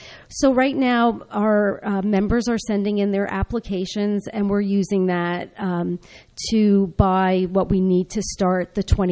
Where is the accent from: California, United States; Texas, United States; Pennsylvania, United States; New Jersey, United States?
New Jersey, United States; Monroe Township; And I come from Monroe Township in Middlesex County. My mom, as I said, was an avid gardener and homemaker. We grew up gardening, and my father was a woodsman, so we grew up mushroom picking